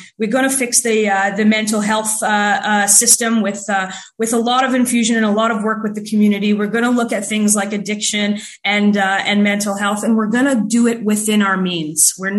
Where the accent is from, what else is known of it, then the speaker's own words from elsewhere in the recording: Thornhill, Ontario, Canada; I was born and raised in Thornhill in a Russian speaking house, and I went to French school.